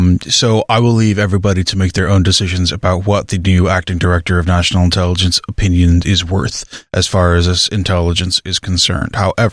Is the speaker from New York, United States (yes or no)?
yes; Albany, New York, United States; born there; Yeah, I was born in Albany.